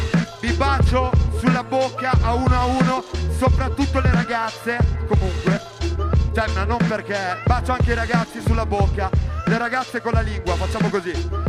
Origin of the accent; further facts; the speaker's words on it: Ravenna, Emilia-Romagna, Italy; Io sono di Ravenna, non vengo spesso da ste parti.